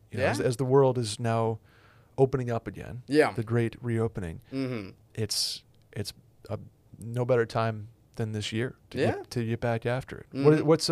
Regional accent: Northeast, United States; I'm from the Northeast, and Mexico was more of a spring break destination

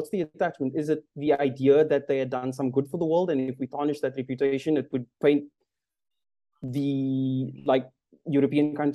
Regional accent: South Africa; So no, it's definitely like, as a South African, there's so many monuments and memorials and stuff here that should just not be here anymore.

